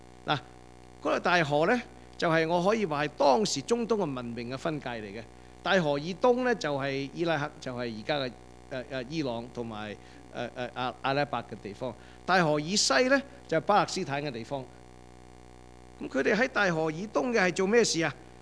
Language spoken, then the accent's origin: Chinese; Guangdong, China; 我们广东人有一句话叫做大水冲到龙王庙